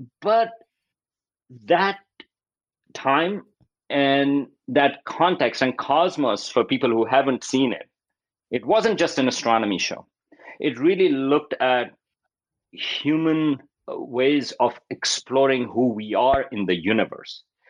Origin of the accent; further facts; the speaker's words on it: Pakistan; I grew up in Pakistan.